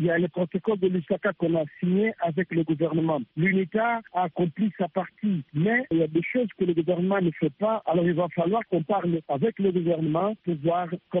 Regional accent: Kabinda, Lomami, DR Congo; le premier candidat qui se présente venant d'une autre région. Moi, je suis du Kabinda.

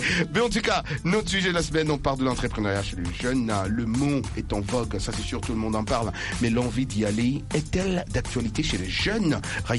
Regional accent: United States; French is a second language; Chez nous, au States, les jeunes n'ont vraiment pas peur.

